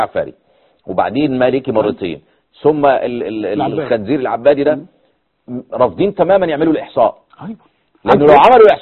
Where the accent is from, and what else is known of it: Egypt